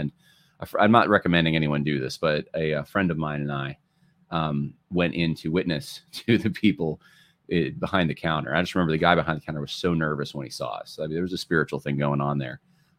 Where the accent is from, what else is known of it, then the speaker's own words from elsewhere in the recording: California, United States; born there; now in New York, United States; And originally, I was born actually in California, which outside of LA, very progressive area. A lot of my family's still there.